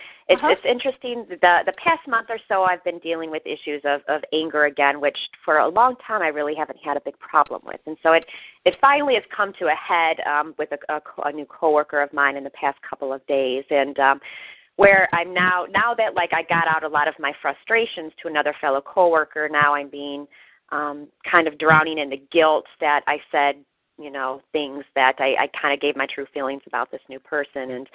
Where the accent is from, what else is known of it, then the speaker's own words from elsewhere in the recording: Michigan, United States; I'm from Michigan.